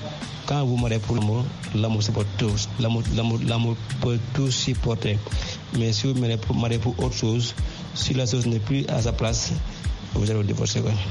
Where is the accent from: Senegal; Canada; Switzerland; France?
Senegal; now in Abidjan, Côte d'Ivoire; je suis sénégalais et vive à Abidjan